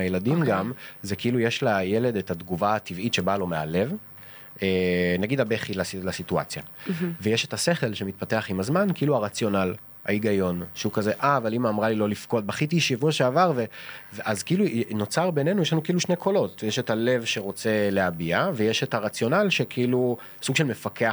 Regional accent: Tel Aviv, Tel Aviv District, Israel; גדלתי בתל אביב

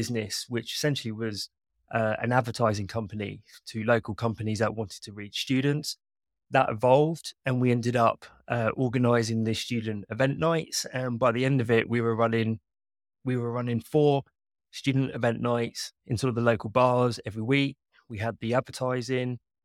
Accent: South East England, United Kingdom; I'm based in England. I'm sure a lot of you can tell by my accent. I grew up in a town just outside of London. So it was around 45 minutes west of London, a fairly sort of large market town to a degree.

